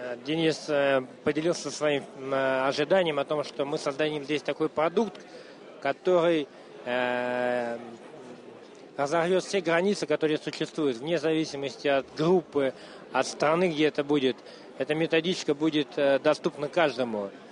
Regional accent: Novosibirsk, Novosibirsk Oblast, Russia; Я из Новосибирска.

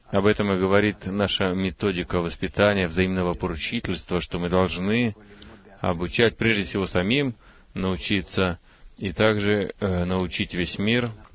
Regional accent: Tel Aviv, Tel Aviv District, Israel; Добрый вечер … из Тель-Авива.

